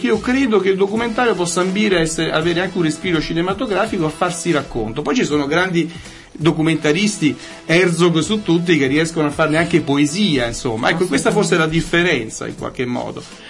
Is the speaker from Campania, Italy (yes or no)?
yes; Naples, Campania, Italy; forse perché parlo da napoletano, cioè noi napoletani siamo abituati a fare sempre i conti con la crisi